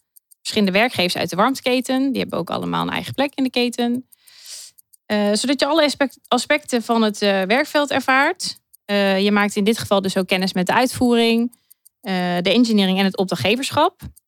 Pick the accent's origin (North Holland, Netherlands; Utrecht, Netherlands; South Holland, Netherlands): Utrecht, Netherlands; Utrechtse Heuvelrug; Ik ben 29 jaar. Ik ben geboren en getogen in Utrecht-Heuvelrug.